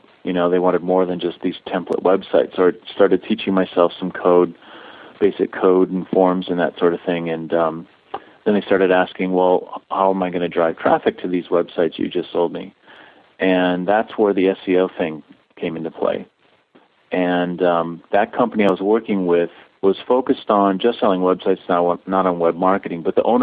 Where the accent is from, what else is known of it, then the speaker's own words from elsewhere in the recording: Midwest, United States; now in Minneapolis, United States; I grew up in the Midwest. I still work and live in the Minneapolis area. We live out in the suburbs.